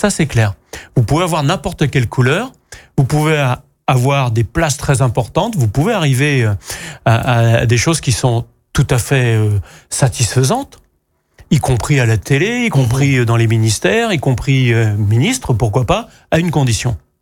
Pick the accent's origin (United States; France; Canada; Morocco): France; Brittany; bah moi, je suis de nationalité bretonne, parce que je suis breton.